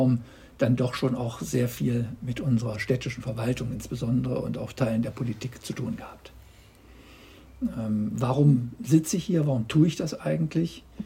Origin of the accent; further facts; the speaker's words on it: Solingen, North Rhine-Westphalia, Germany; born there; also born or lived in Hamburg / Munich; ich bin 60 Jahre alt, ich bin in Solingen geboren, habe meinen ersten Wohnsitz auch nie verlegt, obwohl ich ein paar Jahre in Hamburg und in München auch gelebt habe.